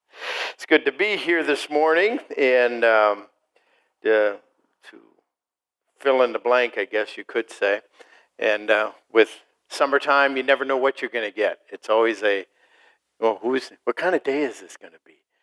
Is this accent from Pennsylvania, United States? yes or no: no; Chippewa Falls, Wisconsin, United States; I come from Chippewa Falls.